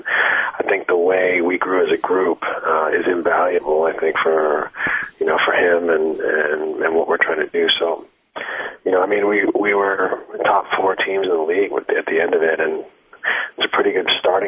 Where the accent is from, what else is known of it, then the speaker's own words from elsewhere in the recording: Canada; it's funny that I'm Canadian